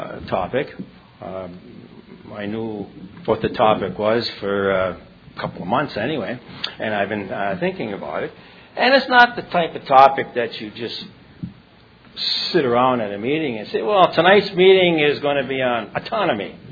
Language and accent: English; Negaunee, Michigan, United States; The Upper Peninsula, I'm from Nagani, which is a little mining town. Iron mining is what we are. We're up by Lake Superior up in Michigan. We're known as Youpers.